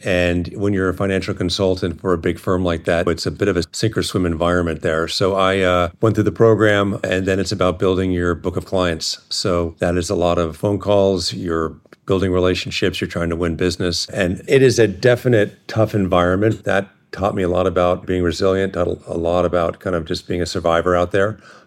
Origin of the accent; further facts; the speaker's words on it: California, United States; also born or lived in New York; Born in New York, raised in Southern California. My father moved our family out to LA in 1972 from New York.